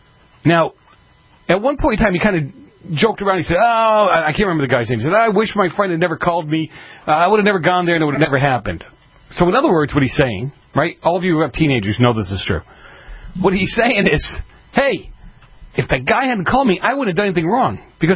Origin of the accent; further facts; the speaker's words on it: Boston, Massachusetts, United States; I grew up in Boston, and my joke has always been the Patriots couldn't win if the other team didn't show up, right?